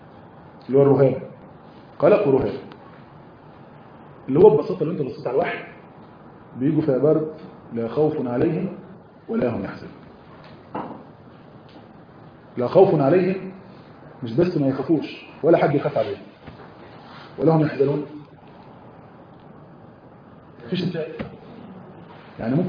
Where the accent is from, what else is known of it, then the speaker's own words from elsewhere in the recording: Egypt; واحد صاحبي كان واخد اخته لدكتور من اكبر الاطباء النفسيين عندنا في مصر